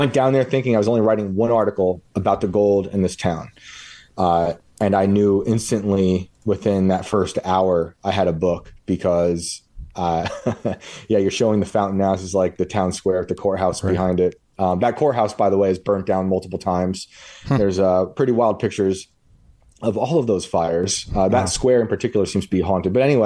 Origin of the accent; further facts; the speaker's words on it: West Point, New York, United States; I grew up in West Point, New York. So I'm a pretty big Civil War nerd, seeing as how West Point gave the war generals on both sides.